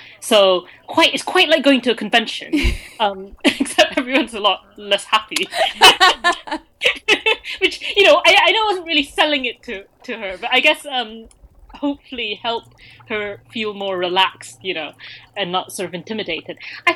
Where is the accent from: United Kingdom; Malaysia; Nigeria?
Malaysia; But being Malaysian, I'm basically obsessed with food